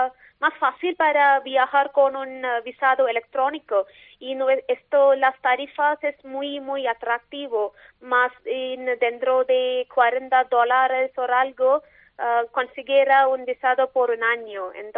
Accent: Kerala, India; Spanish is a second language; Soy de Kerala, entonces voy a recomendar Kerala también por sus ayurvedas y belleza natural y bienestar y todo.

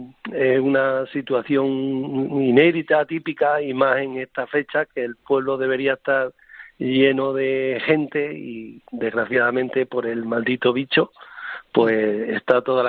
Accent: Deleitosa, Extremadura, Spain; Yo estoy muy agradecido a la gente de mi pueblo

